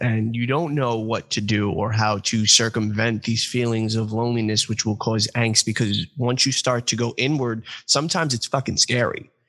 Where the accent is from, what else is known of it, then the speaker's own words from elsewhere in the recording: New York, United States; accent: New York; I don't know with my New York accent.